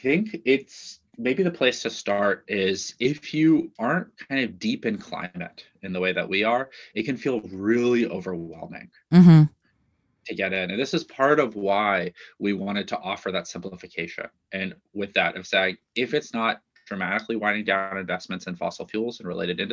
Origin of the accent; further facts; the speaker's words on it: California, United States; I grew up in the Bay Area. It was not a thing. And it's now totally a thing.